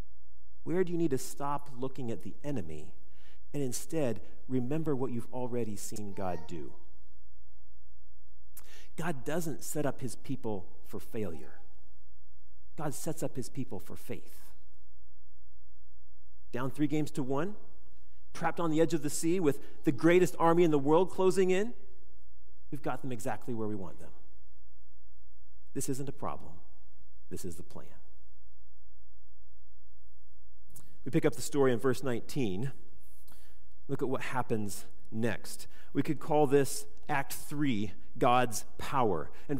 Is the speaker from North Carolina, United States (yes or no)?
no; Kansas City, Missouri, United States; When I was a kid growing up in Kansas City, the Royals were in the World Series when I was 6 years old.